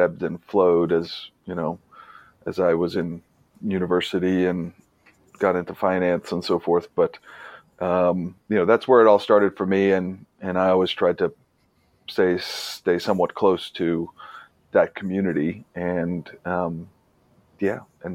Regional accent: New York, United States; born or raised there; also born or lived in London

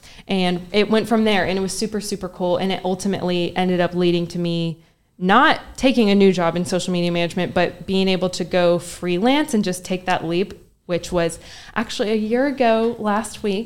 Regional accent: Memphis, Tennessee, United States; And then Cameron grew up in Chattanooga and I'm from Memphis.

